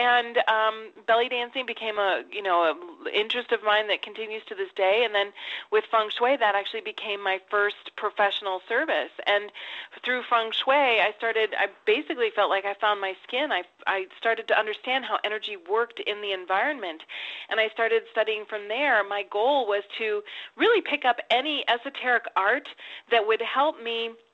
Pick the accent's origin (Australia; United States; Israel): United States; Wisconsin; now in Salt Lake City, United States; I grew up in Wisconsin, so it wasn't exactly really popular, and I kind of shut it down for quite a while.